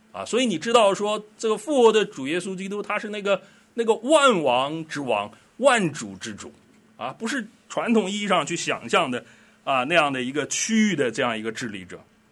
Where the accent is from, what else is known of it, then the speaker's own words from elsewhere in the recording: China; 我们中国人讲康乾之治